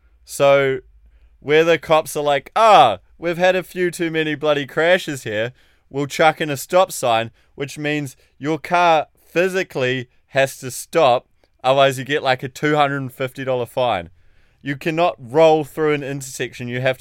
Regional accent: New Zealand; I'm from New Zealand.

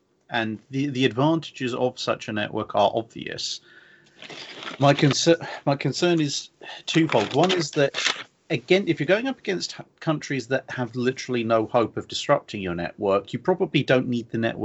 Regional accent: United Kingdom; And then, well, to be honest, we're British.

